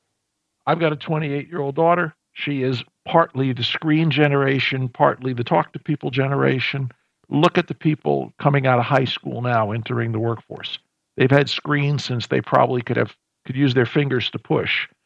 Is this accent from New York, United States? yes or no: yes; New York, United States; Look, I'm a New Yorker. I worked on Wall Street.